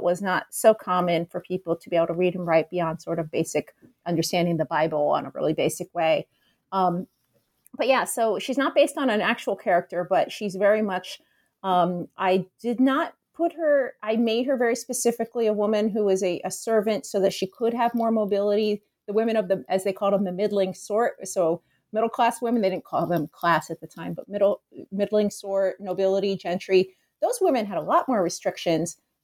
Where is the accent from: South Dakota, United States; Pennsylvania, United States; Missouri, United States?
Pennsylvania, United States; Philadelphia; now in Chicago, United States; I live outside Chicago. And for me, one of the interesting things about coming to Chicago, I grew up in Philadelphia, so I'm not from here